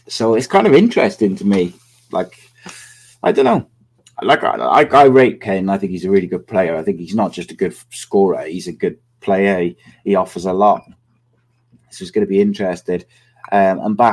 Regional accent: Wales, United Kingdom; I said the other day, like as a Welshman, the thought of England having a midfield of Declan Rice, Kobbie Mainoo and Bellingham it makes me feel sick

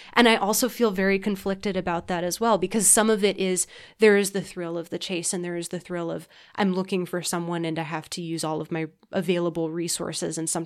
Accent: United States; but also I'm an American and my government condoned it.

